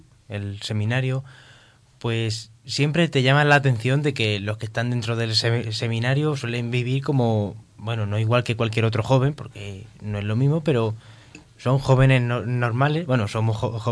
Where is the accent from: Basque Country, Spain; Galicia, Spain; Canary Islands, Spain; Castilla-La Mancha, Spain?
Castilla-La Mancha, Spain; Chinchilla de Monte-Aragón; De Chinchilla.